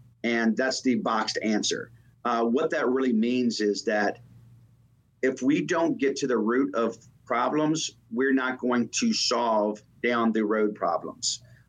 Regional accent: Richmond, Virginia, United States; I'm from the Richmond, Virginia area

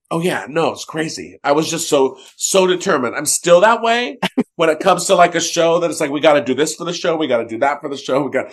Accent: San Diego, California, United States; because I grew up in San Diego.

